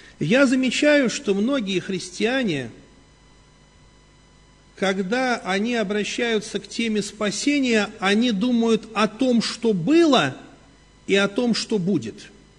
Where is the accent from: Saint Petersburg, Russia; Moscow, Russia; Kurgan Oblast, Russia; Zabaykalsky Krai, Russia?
Moscow, Russia; Я, кстати, тоже москвич. Я служу в Дмитрове, но я потомственный москвич